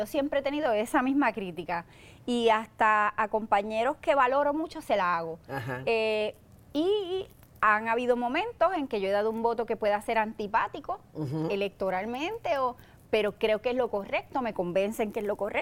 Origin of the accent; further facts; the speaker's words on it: Utuado, Puerto Rico; me di mucho más a conocer en Utuado, que es mi pueblo natal, ¿verdad? Claro. Y por razones obvias, pues es donde más me conocen, que ha sido mi radio de acción y donde me crié y todo.